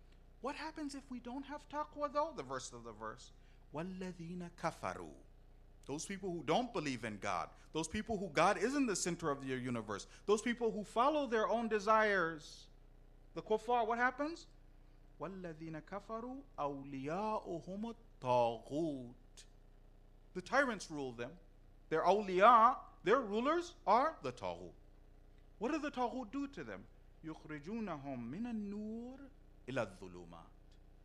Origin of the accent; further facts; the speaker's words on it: Canada; born there; Just because I was born here in Canada, does that mean I'm a biscuit?